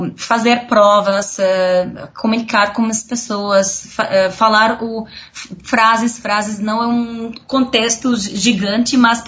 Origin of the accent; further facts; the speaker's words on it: Syria; Portuguese is a second language; now in Brazil; falei em inglês … eu sou da Síria.